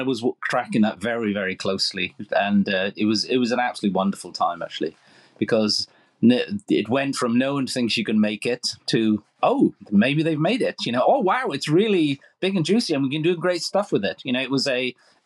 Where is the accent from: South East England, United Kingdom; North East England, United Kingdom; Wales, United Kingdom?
Wales, United Kingdom; Rhondda Valley; I grew up in the mining valley in South Wales, Rhondda Valley, you know, and that was a wonderful place. I grew up in a real wonderful, cohesive mining community when I was little.